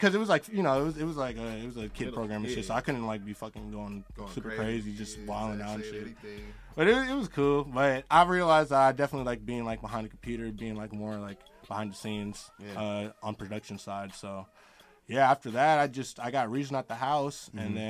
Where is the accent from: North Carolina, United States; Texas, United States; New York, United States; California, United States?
California, United States; Definitely influenced a lot, like early on, like, you know, I'm from the Bay, so you know what I'm saying, like